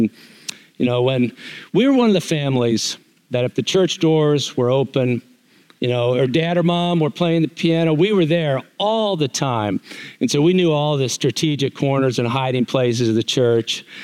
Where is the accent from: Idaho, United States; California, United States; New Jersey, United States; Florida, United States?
New Jersey, United States; Montvale; So I grew up in Montvale, New Jersey, about a half hour, 45 minutes straight west of New York City. Pearl River, New York was right across the border, right next town next to us.